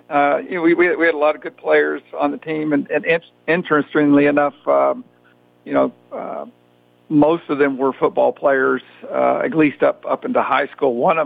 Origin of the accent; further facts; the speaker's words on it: Texas, United States; where I grew up out in West Texas and went to Permian, which was the high school featured in Friday Night Lights.